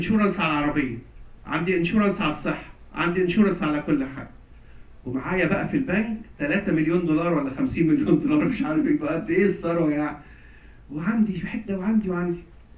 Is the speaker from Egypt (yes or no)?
yes; Egypt; احنا عندنا في مصر بقى اتفرج على الكنيسه مليانه مليانه ناس